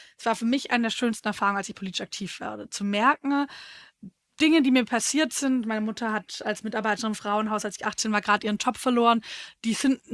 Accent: Nürtingen, Baden-Württemberg, Germany; meine Heimatstadt Nürtingen

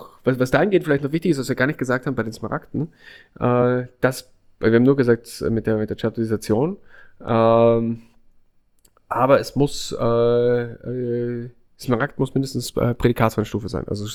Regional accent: Salzburg, Austria; Ich komme aus Salzburg

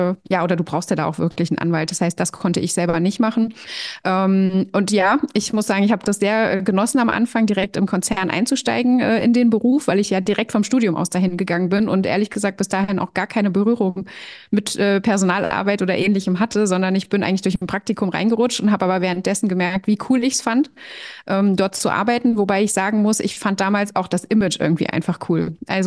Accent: Kassel, Hesse, Germany; ich komme aus Kassel, also die Mitte Deutschlands, immer gut für Reisen.

